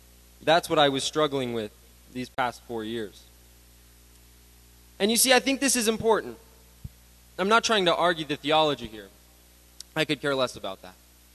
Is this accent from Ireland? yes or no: no; England, United Kingdom; I'm an English guy